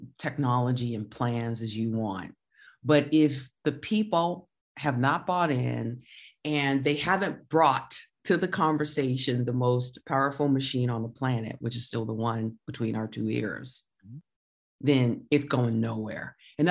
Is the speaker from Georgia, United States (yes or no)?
no; Virginia Beach, Virginia, United States; I'm from Virginia Beach, Virginia. I grew up with nuclear submarines in my backyard.